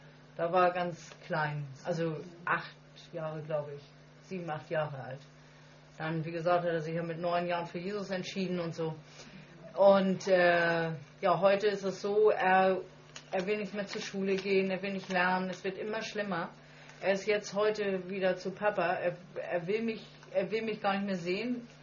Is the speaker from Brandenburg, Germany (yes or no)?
no; Hamburg, Germany; Und ich jetzt als Hamburgerin sitze ich als einzig Deutsche in einer afrikanischen Gemeinde.